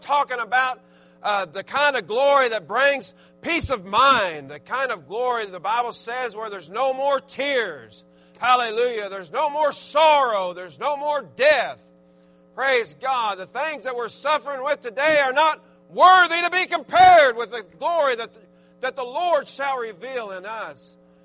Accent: Arkansas, United States; I mean, and I'm from Arkansas.

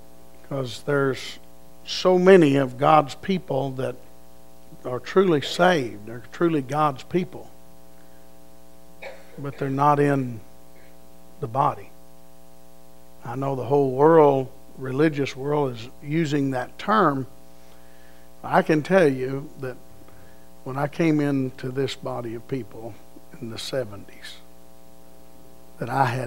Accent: McAlester, Oklahoma, United States; born there; I was born in McAllister, Oklahoma, and Dad worked for the Army Corps of Engineers.

